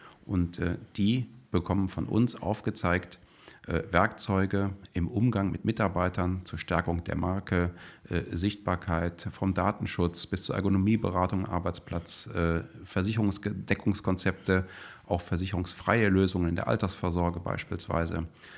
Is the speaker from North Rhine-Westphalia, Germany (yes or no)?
yes; Mönchengladbach, North Rhine-Westphalia, Germany; born there; weil meine Wurzeln sind in NRW. Ja. Ich bin in Mönchengladbach geboren, habe in Düsseldorf studiert